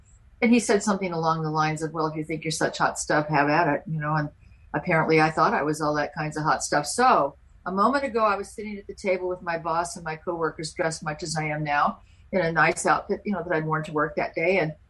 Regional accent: Newport Beach, California, United States; I grew up in Newport Beach, about 50 miles south of LA.

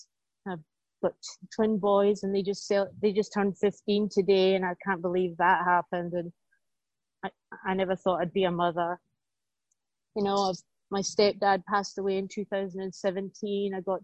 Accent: Scotland, United Kingdom; When I was a little girl, growing up in Scotland

